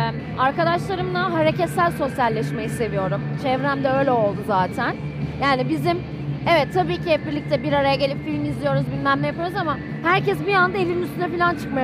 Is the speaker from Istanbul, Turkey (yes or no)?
yes; Büyükada, Istanbul, Turkey; Ben Büyükadalıyım. O yüzden su benim için yani çok önemli.